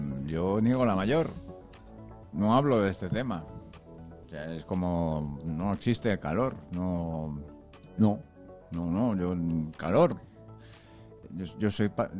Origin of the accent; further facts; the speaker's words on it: Spain; como español